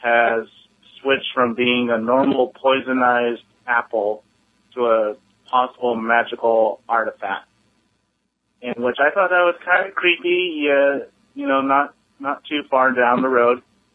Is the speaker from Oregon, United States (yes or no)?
yes; Oregon, United States; I caught today's podcast on January 16th, 2012, and I'm from Oregon.